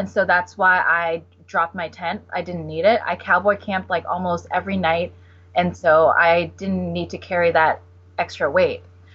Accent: Washington, United States; Oh, I might be biased because I'm from Washington, but I loved it.

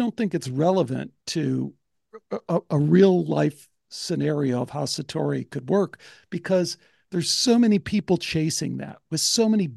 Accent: Chicago, Illinois, United States; I was growing up in the Chicago area

